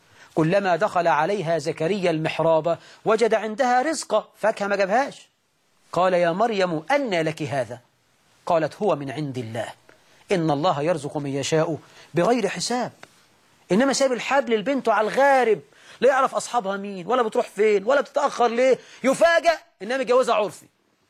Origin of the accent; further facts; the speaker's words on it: Egypt; وطيب عندنا في عرفنا كمصريين يعني ملوش كلمة.